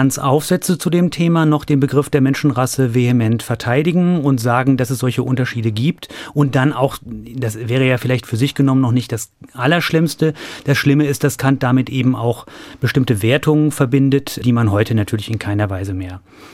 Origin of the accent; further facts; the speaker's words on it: North Rhine-Westphalia, Germany; Ich bin Sauerländer. Ich habe auch immer noch einen Bezug in meine Heimat. Meine Eltern leben dort noch.